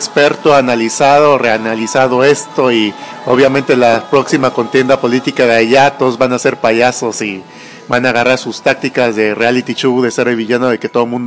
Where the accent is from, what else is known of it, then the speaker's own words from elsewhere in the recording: Mexico; lo estamos viendo desde el otro lado, o sea, de lo que somos los mexicanos.